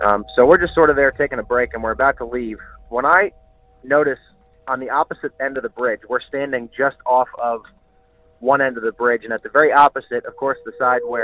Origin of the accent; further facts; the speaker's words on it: Reading, Pennsylvania, United States; I'm going to tell you that I am from Reading, Pennsylvania